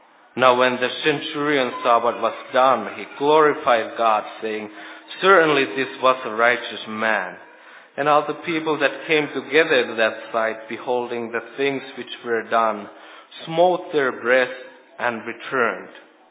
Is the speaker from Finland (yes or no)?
yes; Finland; Reminded me a lot about my home country, Finland.